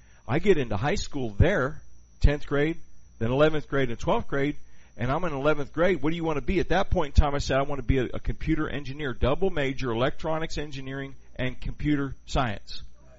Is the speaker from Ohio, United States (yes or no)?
yes; Ohio, United States; I got to Texas as quick as I could, but I'm glad I was raised in Ohio so I could learn how to read, write, and spell.